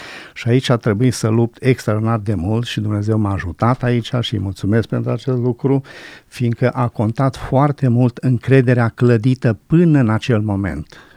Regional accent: Curtici, Arad County, Romania; La 21 de ani l-am mărturisit pe Dumnezeu în apa botezului în orașul meu natal, în Curtici. Fac parte dintr-o familie de baptiști.

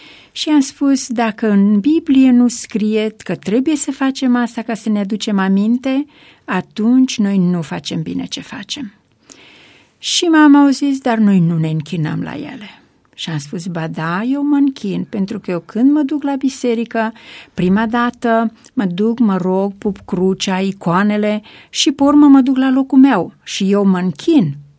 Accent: Fărău, Alba County, Romania; born there; now in Timișoara, Romania; M-am născut în comuna Fărău, județul Alba.

